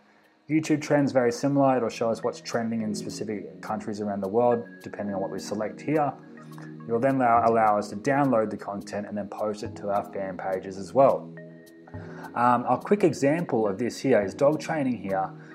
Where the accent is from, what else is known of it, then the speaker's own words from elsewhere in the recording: Australia; Don't hate me, I'm from Australia.